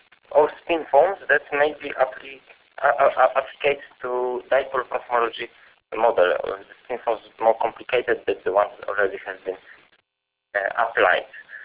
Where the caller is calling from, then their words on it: Marseille, Provence-Alpes-Côte d'Azur, France; I'm speaking now from Marseille.